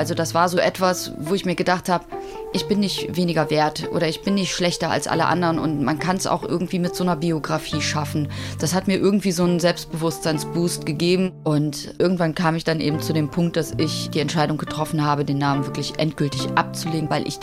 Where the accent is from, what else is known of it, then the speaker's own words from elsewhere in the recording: Cologne, North Rhine-Westphalia, Germany; born there; Also ich bin 1974 in Köln geboren worden